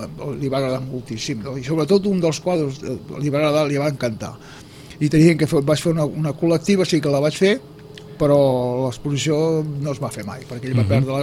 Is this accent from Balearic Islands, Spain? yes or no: no; Barcelona, Catalonia, Spain; ell és de Sants, jo sóc de Sants